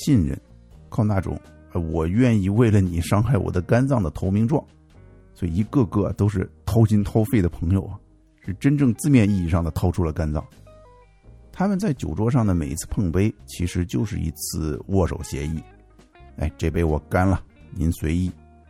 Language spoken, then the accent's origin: Chinese; Henan, China; 我是在河南长大的，如果听众朋友里边有河南老乡啊，或者说曾经跟河南人打过交道，你们也大概听过那边的酒文化，那可不是一般的凶猛。